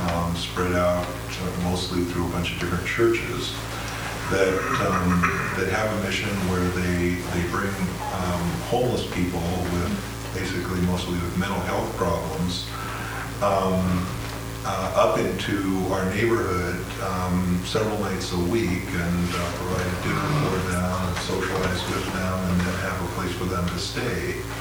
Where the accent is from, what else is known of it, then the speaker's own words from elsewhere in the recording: Seattle, Washington, United States; We're from Seattle too